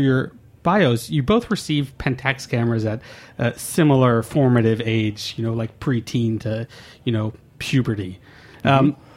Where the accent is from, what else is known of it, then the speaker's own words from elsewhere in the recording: New York, United States; I mean, growing up in New York, there already was that movement of New York street photography.